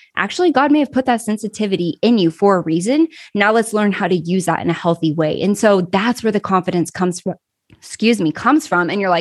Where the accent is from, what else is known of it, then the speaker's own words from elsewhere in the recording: Kansas, United States; So I grew up in the Midwest, Kansas, actually. And in the culture that I grew up in, it's just very normal for women to stay at home with their kids, for the husbands to go to work.